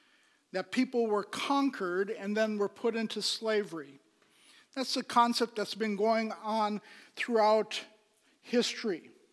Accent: Pakistan; But in growing up in Pakistan, being born and raised there, we had servants.

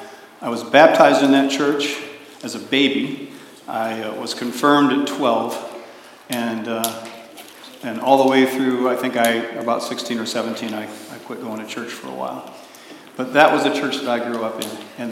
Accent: Kalamazoo, Michigan, United States; I grew up in Kalamazoo, Michigan, Portage, Michigan.

